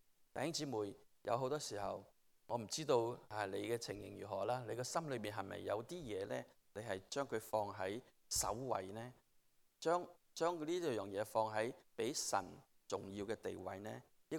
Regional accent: China; 跟我们中国人的文化一样，我们要尊重老人家

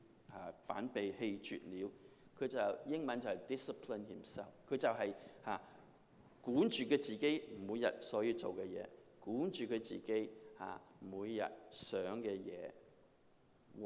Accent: Guangdong, China; 那我知道我们广东人很聪明

